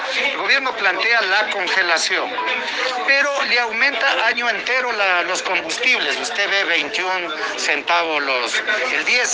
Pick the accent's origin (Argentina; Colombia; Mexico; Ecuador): Ecuador; otra cosa que le pedimos como ecuatorianos